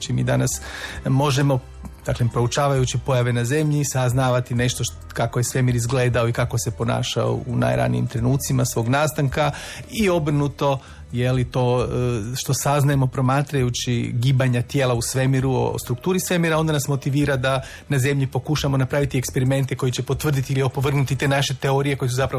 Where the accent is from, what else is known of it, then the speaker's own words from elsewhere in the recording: Samobor, Zagreb County, Croatia; odrastao sam ja u Samoboru, znate, na jednom brdu kraj Samobora